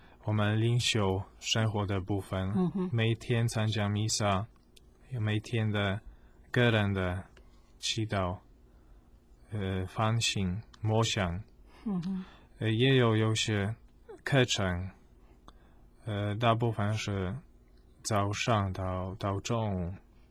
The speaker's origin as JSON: {"language": "Chinese", "country": "Poland", "first_language": "Polish", "second_language": "Chinese", "said": "虽然我们是这是我们的母语，对神父来说的很重要的，以后讲道理辅导讲话表现也很重要，所以他们教我们怎么怎么讲波兰话，"}